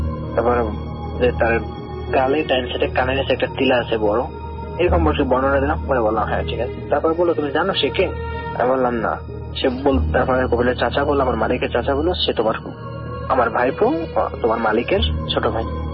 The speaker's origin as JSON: {"language": "Bangla", "town": "Gournadi", "region": "Barisal Division", "country": "Bangladesh", "tie": "born or raised there", "moved": "yes", "lives_now": "Saudi Arabia", "said": "আমি সৌদি আরবের একজন প্রবাসী, আমার বাড়ি বরিশালের গ্রনদীতে।"}